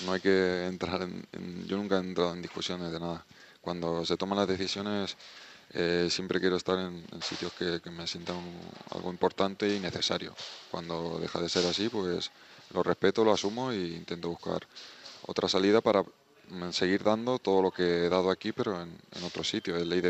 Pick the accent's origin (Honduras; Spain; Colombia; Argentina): Spain; Getafe, Community of Madrid; yo soy de Getafe siempre y que he vivido en un sitio que me han dado todo